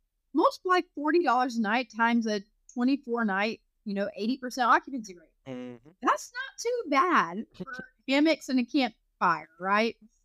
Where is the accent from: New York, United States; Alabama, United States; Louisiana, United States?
Alabama, United States; I'm from Alabama, so it's not, it don't bother you very much either.